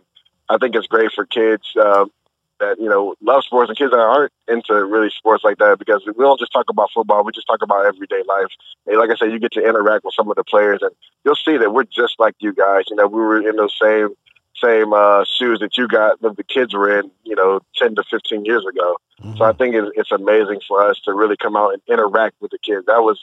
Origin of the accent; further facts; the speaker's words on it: Tampa, Florida, United States; I really wanted to give back to the community that gave so much to me growing up in Tampa.